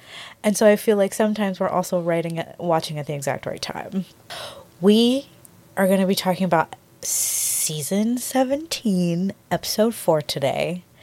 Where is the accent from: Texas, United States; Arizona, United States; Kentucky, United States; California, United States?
Texas, United States; See, I'm from Texas.